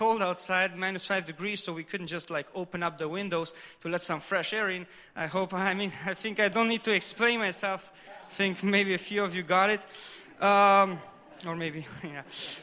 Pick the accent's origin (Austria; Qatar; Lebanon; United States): Austria; English is a second language; So I was in Austria. I'm from Austria, by the way. Maybe you heard it in my accent.